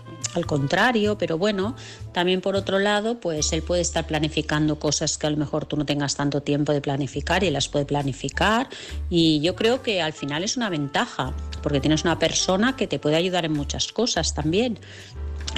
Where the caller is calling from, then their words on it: Vilassar de Mar, Catalonia, Spain; de Vilassar de Mar.